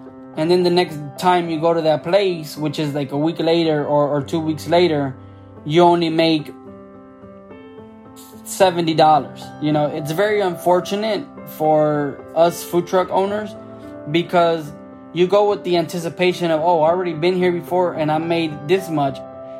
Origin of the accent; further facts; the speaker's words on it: Houston, Texas, United States; I am from Houston, Texas, and I am a food truck owner.